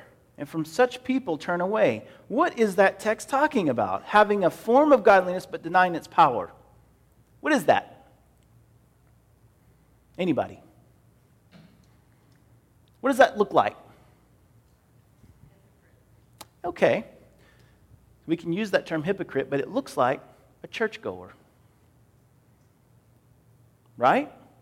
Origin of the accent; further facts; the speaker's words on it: the South, United States; In a congregational church, like in any given Baptist church, where I grew up in the South, Baptists were all over the place.